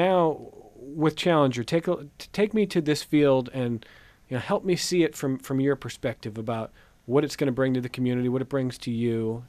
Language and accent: English; Cleveland, Ohio, United States; Well, I'm from Cleveland. We are perennial losers.